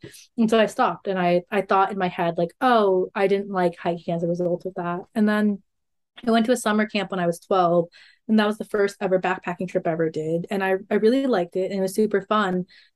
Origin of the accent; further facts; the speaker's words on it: California, United States; But I grew up in Monterey Bay, California. So I grew up by the ocean right next to Big Sur.